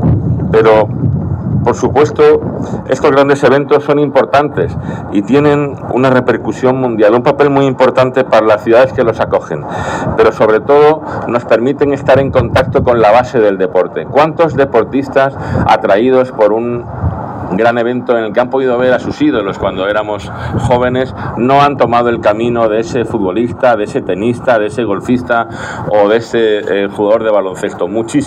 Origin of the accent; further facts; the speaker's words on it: Andalusia, Spain; todo lo que somos andaluces